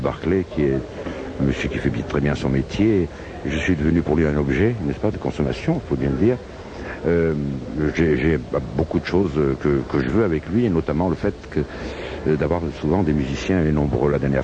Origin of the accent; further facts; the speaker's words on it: Monaco; Moi, je suis monégasque, on ne me demande jamais de venir chanter ici. Je ne chante jamais dans mon pays.